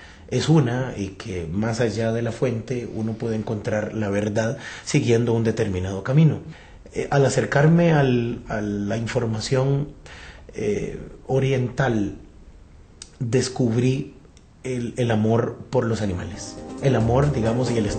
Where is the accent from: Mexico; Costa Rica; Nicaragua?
Nicaragua; born there; mi mamá, mi papá, que nacimos en Nicaragua